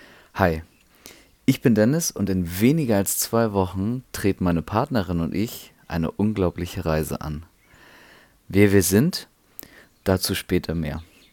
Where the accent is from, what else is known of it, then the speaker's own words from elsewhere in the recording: Germany; Ach ja, ich bin Deutscher. Ich komme fast überall rein, so blöd es klingt.